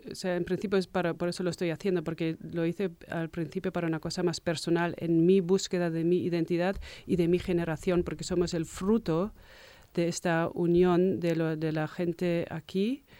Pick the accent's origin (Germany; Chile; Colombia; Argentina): Germany; siendo yo misma alemana.